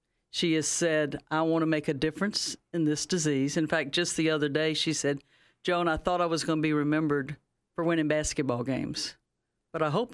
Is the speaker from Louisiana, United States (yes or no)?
yes; Louisiana, United States; accent: Cajun; now in Knoxville, United States; And I grew up in South Louisiana. You'll catch a little Cajun in my accent, but that's okay.